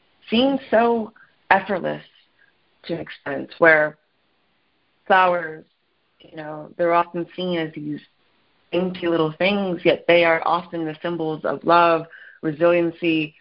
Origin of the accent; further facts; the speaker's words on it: San Francisco, California, United States; now in Brooklyn, United States; And I'm from San Francisco, so I was already here when that took place.